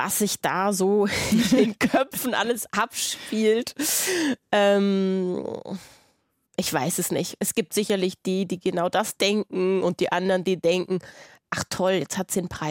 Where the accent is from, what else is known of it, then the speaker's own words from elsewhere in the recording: Berlin, Germany; In Berlin, Charlottenburg.